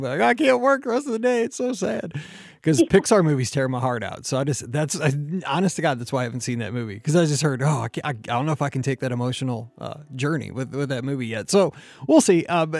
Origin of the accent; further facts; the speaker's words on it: Missouri, United States; I mean, I'm from Missouri, fries. Who knows? Yeah, I think that's how we say it.